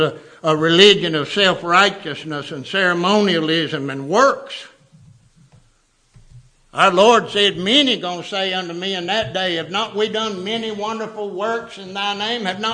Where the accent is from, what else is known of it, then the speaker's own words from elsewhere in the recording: Kentucky, United States; I was raised in Kentucky. We got mountains up there. They're not hills, they're mountains.